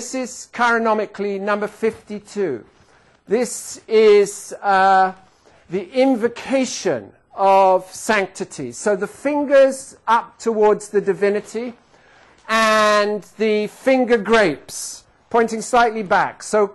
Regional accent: England, United Kingdom; I'm English, so I'm just reporting, not commenting.

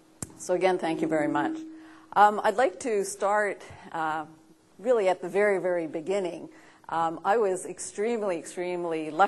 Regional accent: Montreal, Quebec, Canada; born there; So I was born here in Montreal into a great family

